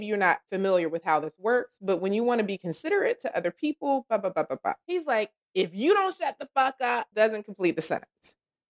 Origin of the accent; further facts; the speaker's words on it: the South, United States; Like, and so my thing is, I'm from the South